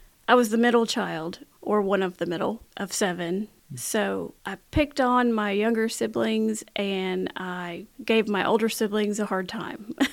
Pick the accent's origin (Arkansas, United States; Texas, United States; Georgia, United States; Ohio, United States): Arkansas, United States; Cabot; growing up in Cabot, at that time, it was still small town. Mm-hmm. And I love that small town feel.